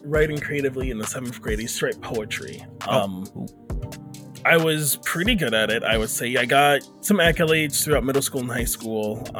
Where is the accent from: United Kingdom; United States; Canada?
United States; Detroit, Michigan; Well, no, so I'm from Detroit, actually. Okay, I grew up in Detroit, but I moved out here for school and just stayed.